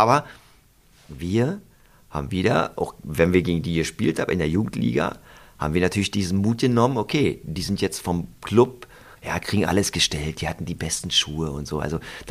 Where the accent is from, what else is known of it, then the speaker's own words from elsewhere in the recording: East Germany, Germany; Klar, wir sind in der DDR groß geworden